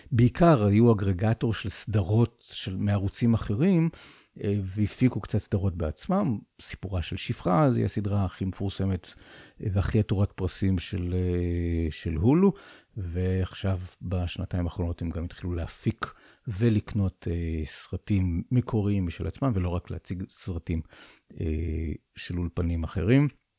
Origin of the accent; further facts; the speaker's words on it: Rishon LeZion, Central District, Israel; כך נראית העיירה שלי. פעם היא הייתה העיירה, כשאני גדלתי שם, הייתה לי קטנה